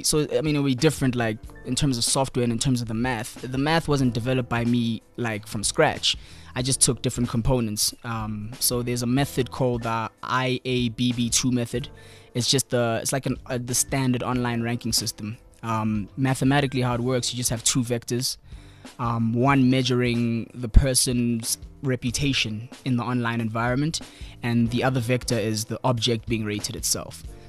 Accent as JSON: {"language": "English", "town": "Spruitview", "region": "Gauteng", "country": "South Africa", "said": "Ah, man, I'm from Spraydview. In the east of Johannesburg."}